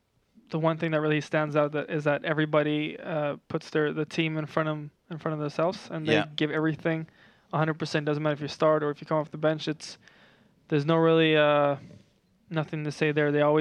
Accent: Norway; I was a point guard growing up in Norway.

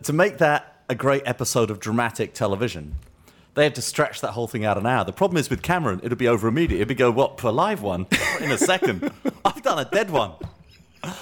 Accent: United Kingdom; I regard myself as a British person who's been fairly successful.

